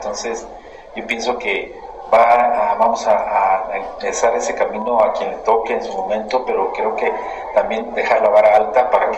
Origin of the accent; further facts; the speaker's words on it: Aguascalientes, Mexico; Soy de Aguascalientes, estoy muy orgulloso, nací en el barrio de Triana